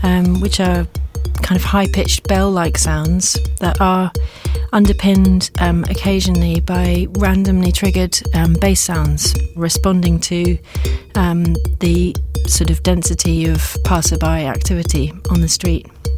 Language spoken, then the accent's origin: English; London, United Kingdom; I'm from South London and I remember taking the bus